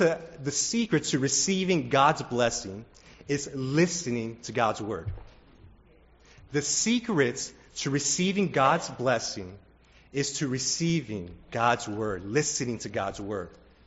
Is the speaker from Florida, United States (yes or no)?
yes; Miami, Florida, United States; My favorite basketball team was the Miami Heat. I grew up in Miami, Florida.